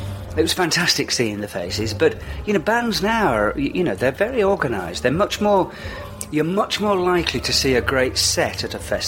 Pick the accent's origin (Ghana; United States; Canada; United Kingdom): United Kingdom; Hull, Yorkshire and the Humber; I grew up in Hull